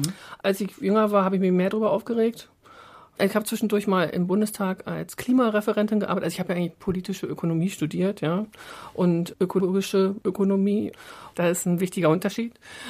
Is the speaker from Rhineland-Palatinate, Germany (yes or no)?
no; Wittstock, Brandenburg, Germany; ich bin in Wittstock aufgewachsen, das ist so in Nordbrandenburg, also Wald und Wasser drumherum.